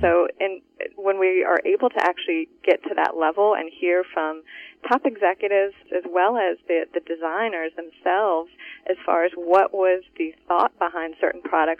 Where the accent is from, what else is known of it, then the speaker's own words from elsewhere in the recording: Virginia, United States; I stayed close to home. I'm from Virginia, Tidewater area